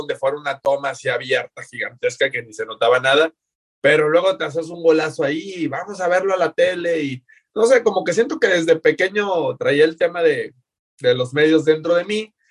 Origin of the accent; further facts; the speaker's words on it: Guadalajara, Jalisco, Mexico; yo soy de Guadalajara